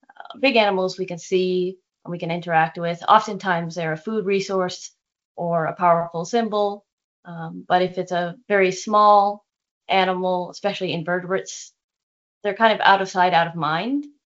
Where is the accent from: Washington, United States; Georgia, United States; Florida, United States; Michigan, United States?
Washington, United States; Seattle; And I'm from Seattle, and you can't see the night sky, which is a bummer from all the light pollution.